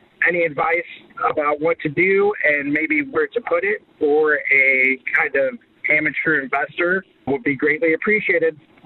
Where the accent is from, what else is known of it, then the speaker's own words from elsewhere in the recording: Illinois, United States; I'm from Illinois.